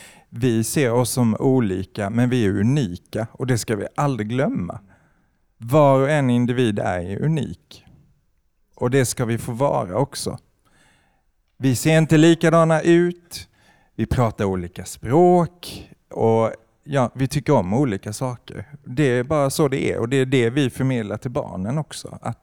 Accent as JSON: {"language": "Swedish", "town": "Malmö", "region": "Skåne", "country": "Sweden", "said": "Alltså, vi kommer ju från Malmö och älskar Malmö för dess mångkultur."}